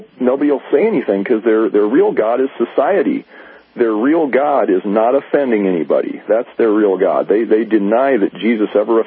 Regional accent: East Los Angeles, California, United States; born there; I was born in East L.A., but yeah.

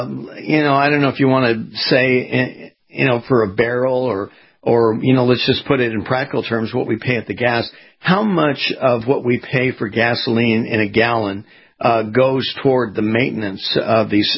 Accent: California, United States; moved away as an adult; I'm now based out of Florida. I was born and raised in California.

